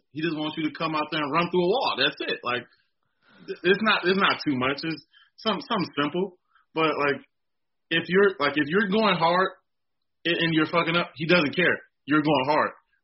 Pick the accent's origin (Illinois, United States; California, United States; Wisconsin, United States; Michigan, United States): Michigan, United States; it was nice for me because I'm from Michigan.